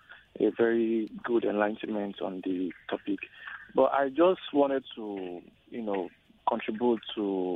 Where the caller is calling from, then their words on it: Lekki, Lagos, Nigeria; my name is … I'm calling from Lekki.